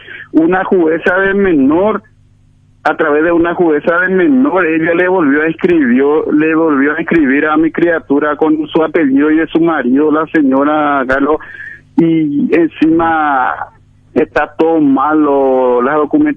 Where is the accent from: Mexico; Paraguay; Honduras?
Paraguay; Itacurubí de la Cordillera, Cordillera; Yo soy de Itacurubí, la cordillera.